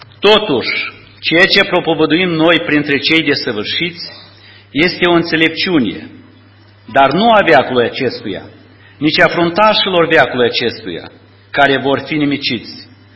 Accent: Ialoveni, Ialoveni District, Moldova; sunt din Republica Moldova, din Ialoveni, adică suburbia Chișinău.

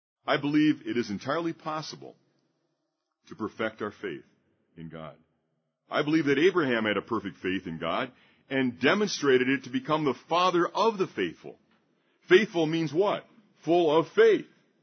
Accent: Southfield, Michigan, United States; I was born January 1st, 1950. I grew up in Southfield, Michigan, where, as a young boy of 12 in sixth grade, I made a lifelong friend named David Hawk.

